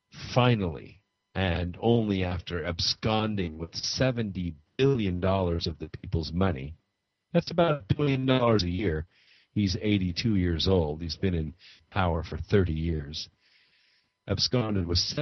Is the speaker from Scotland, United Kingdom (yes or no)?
yes; Scotland, United Kingdom; Whether you're black or Jewish or Irish, I'm Scottish, it does not matter.